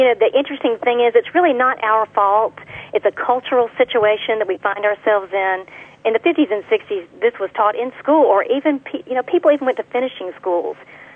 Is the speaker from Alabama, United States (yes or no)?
yes; Alabama, United States; I'm from Alabama.